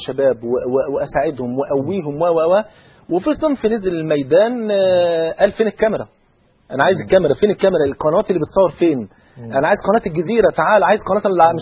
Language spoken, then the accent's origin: Arabic; Egypt; خليني انا مواطن مصري